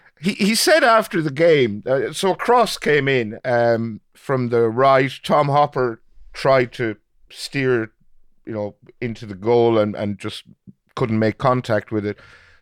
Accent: Ireland; Quite apart from the fact that I'm Irish and therefore ineligible, I could never play for England

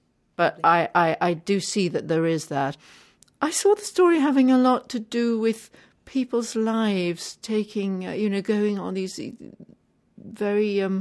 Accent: South Africa; real true life stories of my growing up in South Africa.

